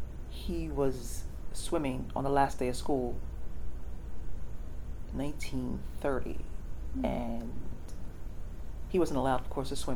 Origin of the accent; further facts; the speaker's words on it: Easton, Pennsylvania, United States; born there; I was born in Easton, Pennsylvania.